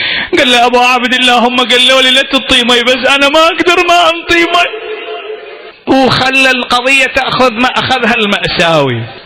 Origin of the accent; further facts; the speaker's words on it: Baghdad, Baghdad Governorate, Iraq; عندنا في بغداد قبل أربعين سنة في بغداد